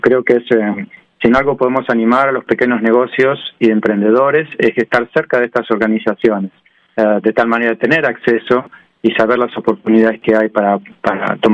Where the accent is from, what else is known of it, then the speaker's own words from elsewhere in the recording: Rosario, Santa Fe, Argentina; Soy de Rosario, en Argentina.